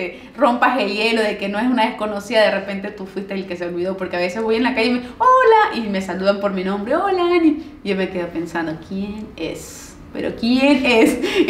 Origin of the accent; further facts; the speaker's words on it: Venezuela; now in Peru; No, porque yo llegué desde Venezuela y fue la primera persona que conocí peruana.